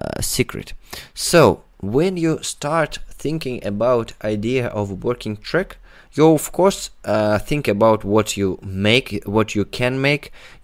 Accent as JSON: {"language": "English", "country": "Russia", "second_language": "English", "said": "Sorry for my English. I'm from Russia."}